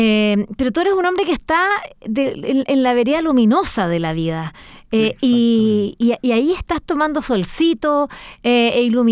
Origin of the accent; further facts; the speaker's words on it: Quintay, Valparaíso, Chile; para quienes somos vecinos de Tunquén, yo soy quintallina